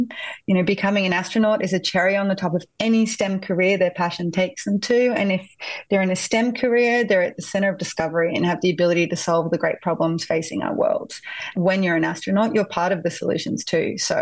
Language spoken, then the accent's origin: English; Australia; I never thought I'd have the chance to do so representing my home country.